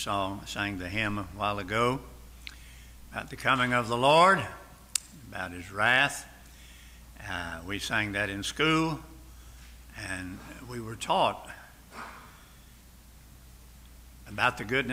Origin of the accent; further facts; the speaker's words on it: the South, United States; born there; I'm glad I was born in the South.